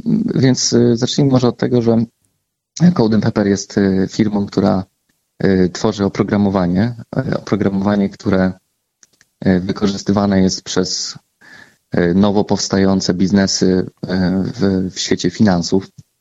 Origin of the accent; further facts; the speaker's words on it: Suwałki, Podlaskie Voivodeship, Poland; pochodzimy z Suwałk, czyli z tego regionu.